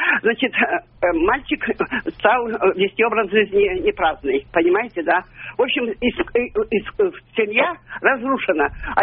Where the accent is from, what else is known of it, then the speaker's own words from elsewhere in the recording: Moscow, Russia; Я из Москвы.